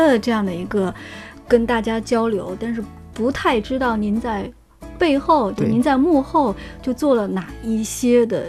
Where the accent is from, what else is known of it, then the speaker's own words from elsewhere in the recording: Jiangnan, China; 每当人提到我是从哪里来的啊，江南女子啊